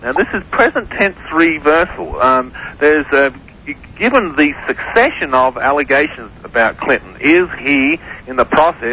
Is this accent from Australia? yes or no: yes; Australia; accent: Australian; See, desert answers. I'm going to, or answers, there's my Aussie accent.